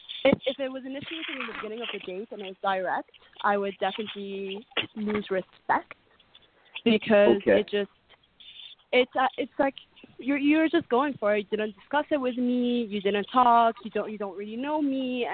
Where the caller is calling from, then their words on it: Montreal, Quebec, Canada; Montreal.